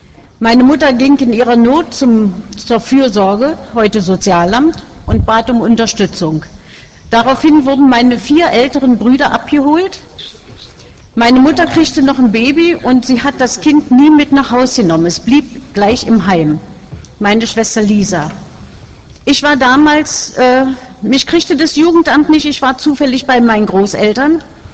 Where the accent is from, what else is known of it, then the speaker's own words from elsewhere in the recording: Magdeburg, Saxony-Anhalt, Germany; born there; Ich bin 1931 in Magdeburg geboren.